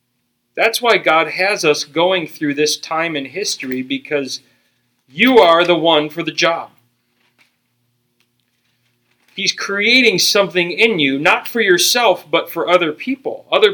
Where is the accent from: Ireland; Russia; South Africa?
Ireland; I'm Irish.